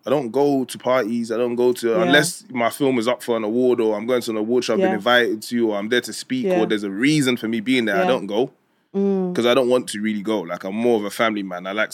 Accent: Côte d’Ivoire; born there; first language French; English is a second language; moved away; So my first language was actually French because I was born in Cote d'Ivoire.

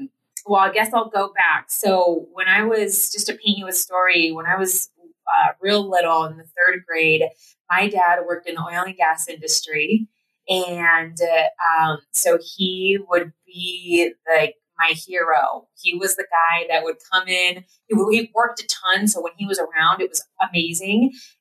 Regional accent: Platteville, Colorado, United States; And we grew up in Platteville, Colorado.

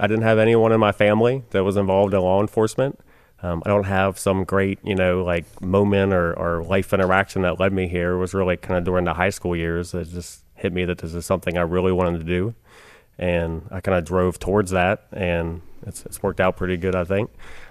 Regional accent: Pennsylvania, United States; now in Newport News, United States; So I grew up in Pennsylvania, South Central Pennsylvania. Much different environment than here in Newport News. Not quite as urban, a little bit more rural.

